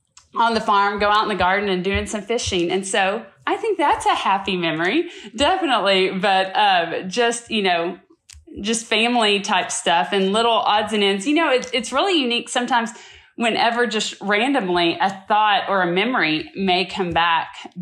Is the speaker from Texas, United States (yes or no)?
yes; Texas, United States; I grew up in Texas, in sort of like the Dallas-Fort Worth area.